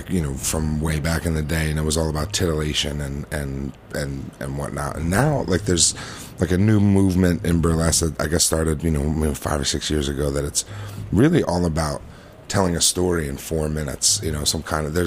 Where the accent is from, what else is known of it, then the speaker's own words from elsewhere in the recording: New Jersey, United States; I'm from New Jersey. I'm obsessed with New Jersey.